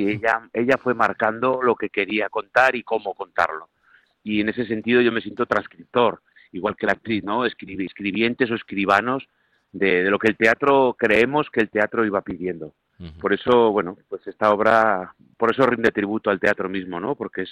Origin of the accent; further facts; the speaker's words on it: Aragon, Spain; yo tengo familia, somos de Aragón, estamos muy pegados